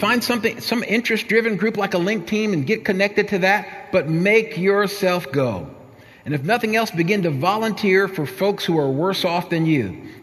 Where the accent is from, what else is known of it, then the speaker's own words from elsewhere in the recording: New Jersey, United States; also born or lived in Virginia; I'm from New Jersey, but I'd come here from Virginia.